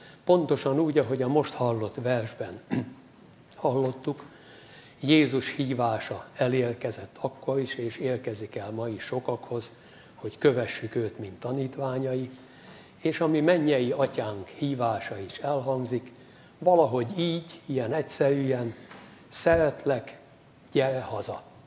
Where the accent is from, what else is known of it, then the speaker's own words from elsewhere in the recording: Kecskemét, Bács-Kiskun, Hungary; born there; Kecskeméten születtem, édesapám gyümölcskertész volt